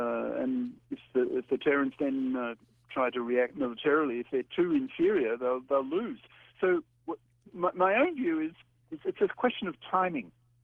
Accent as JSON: {"language": "English", "country": "Australia", "tie": "born or raised there", "moved": "yes", "said": "I've been back in Australia. I grew up in Australia and then hated the place and just left. And I've lived in six other countries for half a century and then retired."}